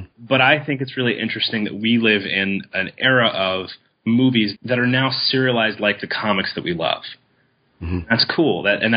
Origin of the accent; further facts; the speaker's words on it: Oklahoma, United States; I'm from Oklahoma originally. I guess let's start there. I'm originally from Oklahoma.